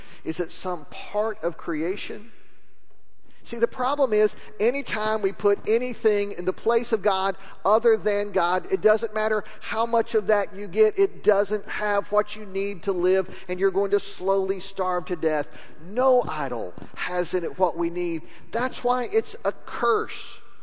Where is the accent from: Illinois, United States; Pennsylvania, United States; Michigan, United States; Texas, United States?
Texas, United States; Lubbock; I grew up in Lubbock. We're basically unfamiliar with floodgates in that part of the world.